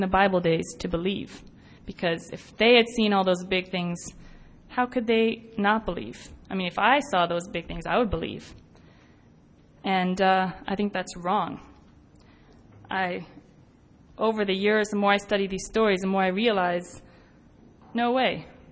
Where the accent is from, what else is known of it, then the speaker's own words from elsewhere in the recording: Kenya; I grew up in Kenya and went to boarding school there.